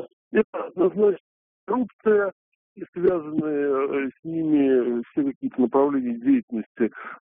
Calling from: Saratov, Saratov Oblast, Russia; Я из Саратова вам звоню.

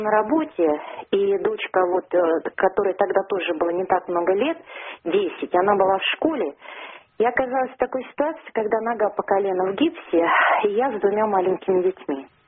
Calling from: Moscow Oblast, Russia; Московская область.

